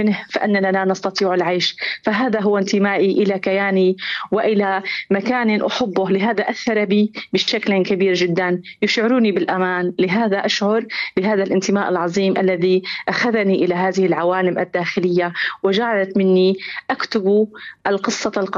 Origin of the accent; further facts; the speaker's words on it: Latakia Governorate, Syria; قريتي هي قرية جميلة جدا من جبال الساحل السوري،